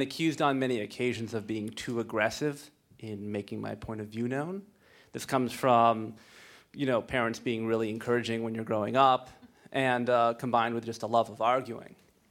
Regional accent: Minneapolis, Minnesota, United States; from Minneapolis.

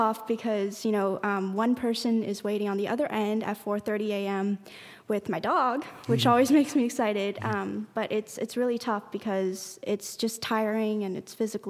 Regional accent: United States; Like, I mean, I'm an American teenager, and we like to goof off.

